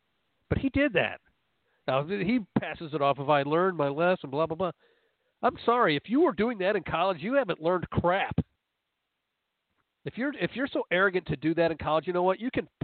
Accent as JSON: {"language": "English", "region": "Northern United States", "country": "United States", "tie": "born or raised there", "said": "You know, I was born in the North, folks. I'm a born bred Yankee, if you want to put it that way. Born raised a Yankee."}